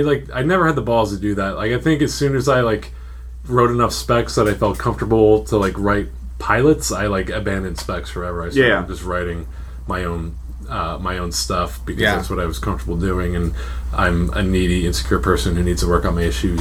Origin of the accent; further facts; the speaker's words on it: Philadelphia, Pennsylvania, United States; I'm from Philadelphia originally, Pennsylvania.